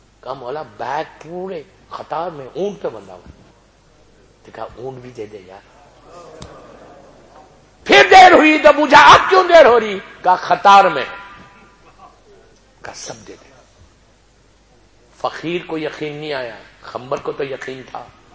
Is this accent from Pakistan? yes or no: no; India; میں نے کہا کہ میں تو ہندوستان سے آیا ہوں، انڈیا میں تو ہندو لوگ بھی مولا علی کی شان میں اشعار کہتے.